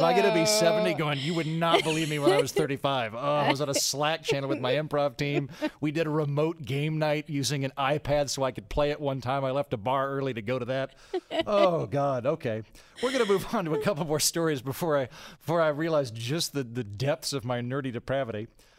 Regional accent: Oklahoma, United States; and I'm from Oklahoma, so I'm like, nope, I don't have any weapons.

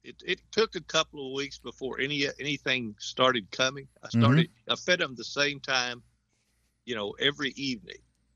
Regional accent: Texas, United States; well, like I said, I grew up in South Texas. We had stock tanks, and we had, you know, we stocked them with those little hybrids.

